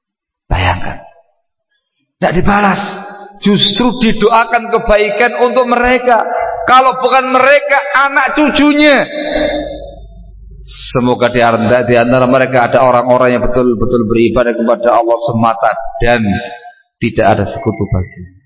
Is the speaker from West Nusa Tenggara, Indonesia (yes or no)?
no; Sinjai, South Sulawesi, Indonesia; Saya ini asli Sinje, Bugis Sinje, asli pribumi